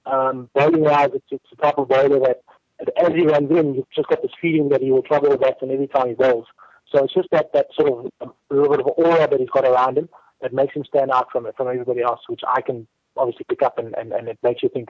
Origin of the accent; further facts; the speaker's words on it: Pretoria, Gauteng, South Africa; I'm actually from Pretoria